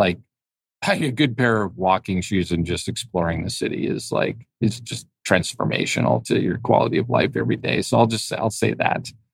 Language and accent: English; Calgary, Alberta, Canada; I know I'm from Calgary, but I'm not much of a country music guy.